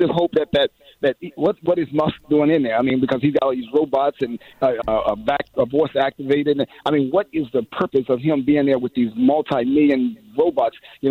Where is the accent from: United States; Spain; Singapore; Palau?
United States; First of all, I am embarrassed as an American to hear our ex-president say the things that he says. That really, it really hurts me as an American.